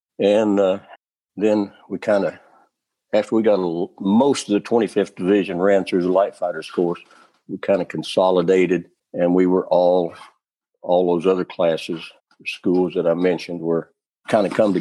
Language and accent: English; Clearfield, Kentucky, United States; He lived from my home that I grew up in Clearfield, Kentucky. He probably lived 300 meters away from where I did.